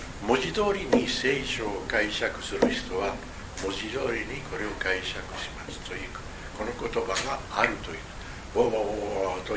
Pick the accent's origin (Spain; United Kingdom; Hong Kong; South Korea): Spain; Japanese is a second language; now in Japan; 例えば私は今ここで日本語のような言葉で話してますね。私スペイン人ですね。